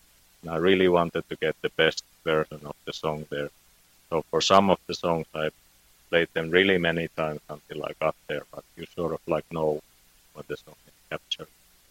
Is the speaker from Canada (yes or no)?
no; Finland; first language fi; English is a second language; Yeah, my native tongue is Finnish, so it's Suomi. But I've always made songs in English language.